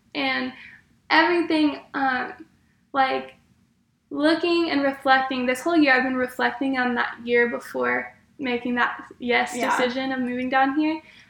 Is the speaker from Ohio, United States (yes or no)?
yes; Dayton, Ohio, United States; So I'm from Dayton, Ohio, which is about 14 hours away from here.